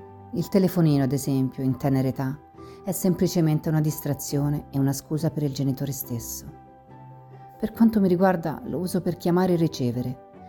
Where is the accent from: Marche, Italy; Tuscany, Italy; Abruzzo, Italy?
Abruzzo, Italy; Maglianico; born there; Sono nata a Maglianico, in provincia di Chieti, nella Valle dei Sensi, ove la collinetta fa da piedistallo al piccolo comune.